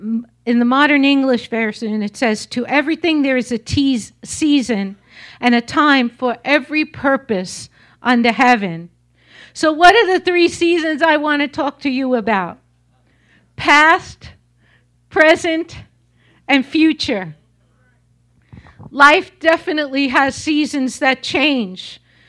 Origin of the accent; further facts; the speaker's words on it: New York, United States; I'm a New Yorker, right? So my personal favorite season is the fall.